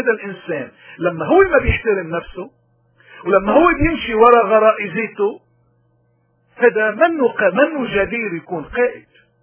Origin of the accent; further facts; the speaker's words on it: Lebanon; نحن كشعب لبناني نحن مع ثقافة الحياة مش مع ثقافة الموت